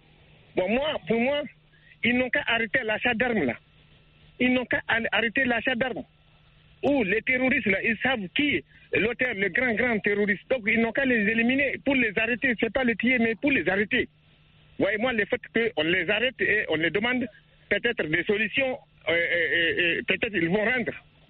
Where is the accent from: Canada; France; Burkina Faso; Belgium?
Burkina Faso; Est; moi, je suis de la zone du Gourma, parce que je viens de Terra. Je connais la zone bien.